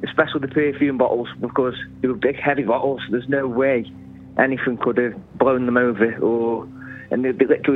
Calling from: United Kingdom; from the UK.

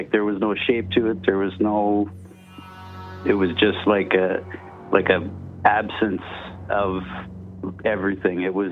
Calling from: North Bay, Ontario, Canada; in North Bay.

